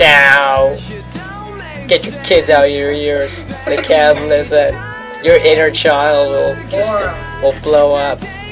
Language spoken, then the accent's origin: English; Wales, United Kingdom; We are from South East Wales.